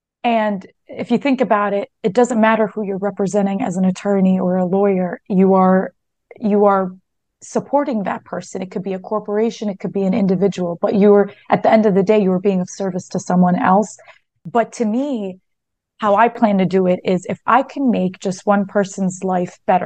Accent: Baltimore, Maryland, United States; And I grew up in Baltimore, and the Egyptian community there, there's a community there, but it's not as big as other places in the country.

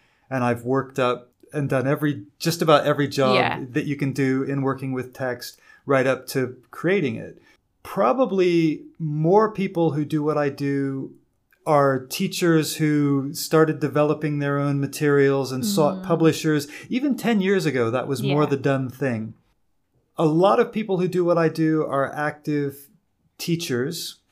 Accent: Hong Kong; moved away as an adult; now in United Kingdom; And the reason is that I came from Hong Kong.

